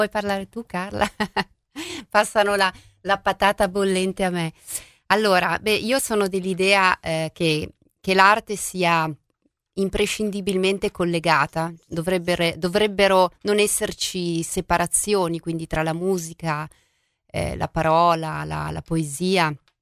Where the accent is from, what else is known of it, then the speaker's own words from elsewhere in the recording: Parma, Emilia-Romagna, Italy; born there; di ritorno da Roma, nella mia città natale che è Parma